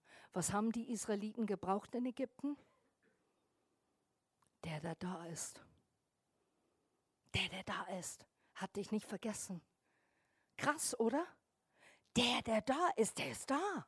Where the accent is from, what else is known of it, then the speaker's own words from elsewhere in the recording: England, United Kingdom; also born or lived in tropics; weil ich aufgewachsen bin in den Tropen und in England.